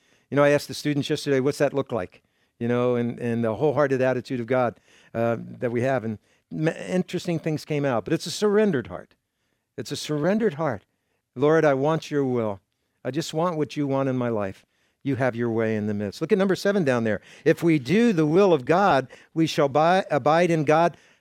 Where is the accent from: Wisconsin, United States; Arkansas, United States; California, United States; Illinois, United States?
California, United States; moved away as an adult; You know, we came from California, come here. I don't ever want to go back to California.